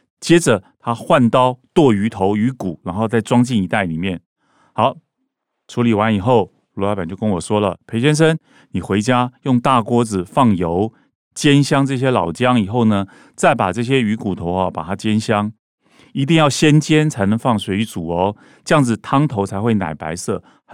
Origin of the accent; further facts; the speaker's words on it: Keelung, Taiwan; now in Taipei, Taiwan; 我是基隆人，以前都是在仁爱市场立大海鲜买鱼，后来搬家到台北，一开始仍然是每周回基隆买鱼